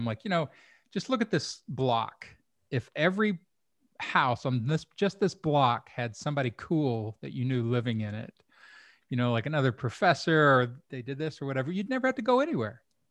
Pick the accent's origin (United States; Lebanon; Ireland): United States; Kentucky; I'm from Kentucky, so that's almost a miracle that I got that right. I mispronounce everything.